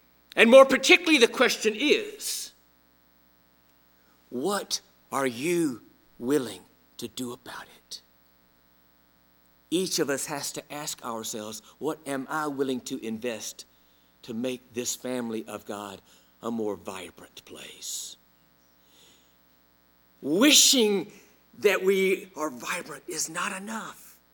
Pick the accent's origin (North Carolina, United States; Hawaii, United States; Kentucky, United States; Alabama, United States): Alabama, United States; Montgomery; In my hometown of Montgomery, Alabama